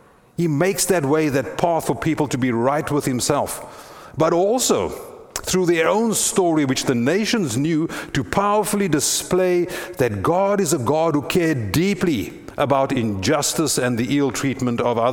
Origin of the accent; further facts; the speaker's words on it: South Africa; many of you are familiar with my story of growing up in South Africa under the oppressive hand of the apartheid regime